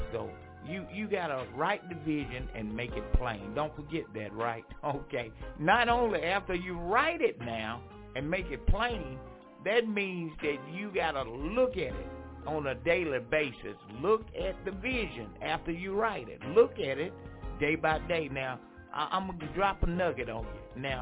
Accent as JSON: {"language": "English", "town": "Franklin", "region": "North Carolina", "country": "United States", "tie": "born or raised there", "said": "those of you in my hometown, Franklin, North Carolina. God bless you. And you know, I think about my hometown so much. I miss it, and I see it slowly growing"}